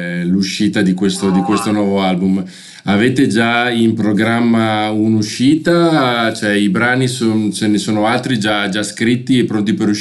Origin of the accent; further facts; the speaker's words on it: Milan, Lombardy, Italy; now in Ferrara, Italy; adesso abito a Ferrara, però sono originario di Milano